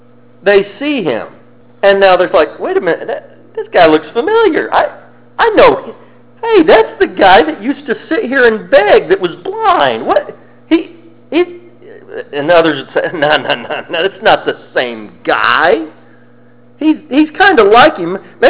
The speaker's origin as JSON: {"language": "English", "region": "Colorado", "country": "United States", "tie": "born or raised there", "said": "I grew up in Colorado, so we saw snow so much."}